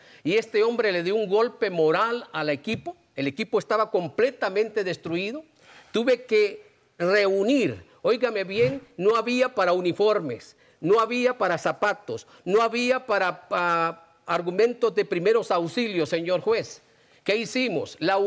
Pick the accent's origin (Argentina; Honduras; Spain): Honduras; Yo soy hondureño, señor juez.